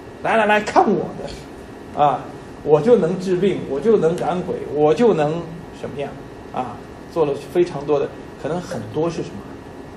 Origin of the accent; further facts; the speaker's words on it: China; 可能我们中国人无法能接受啊